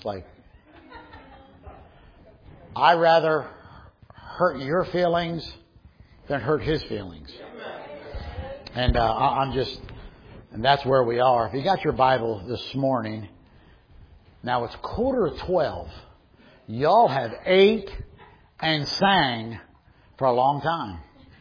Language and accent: English; New Jersey, United States; growing up in South Jersey, I visited North Jersey a few times.